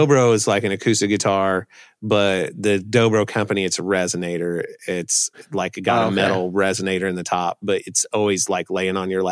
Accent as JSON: {"language": "English", "region": "Midwest", "country": "United States", "tie": "born or raised there", "said": "Speaking of growing up in the Midwest and being a redneck."}